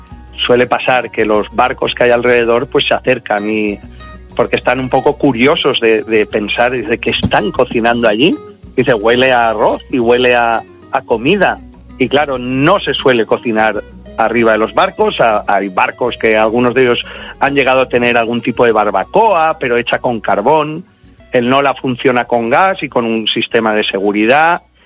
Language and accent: Spanish; Valencian Community, Spain; como buen valenciano y además como cualquier mediterráneo